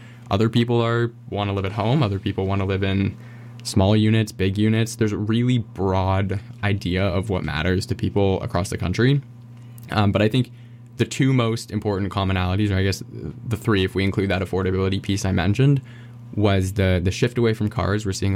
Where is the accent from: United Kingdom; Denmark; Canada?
Canada; Toronto, Ontario; moved away as an adult; I'm initially from Toronto. I moved out to the West Coast to study